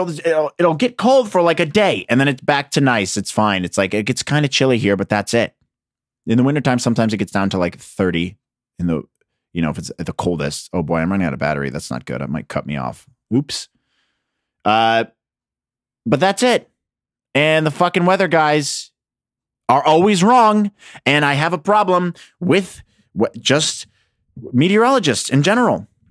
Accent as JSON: {"language": "English", "region": "Indiana", "country": "United States", "tie": "born or raised there", "said": "as a Midwest boy, as a corn boy born and raised in Indiana, that's child's play bullshit."}